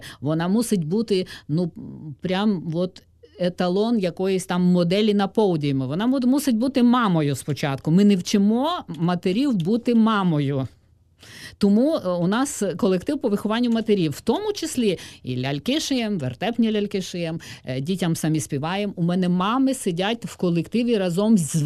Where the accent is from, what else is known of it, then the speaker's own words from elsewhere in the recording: Zakarpattia Oblast, Ukraine; Там я росла в Закарпатті, де дід зробив хату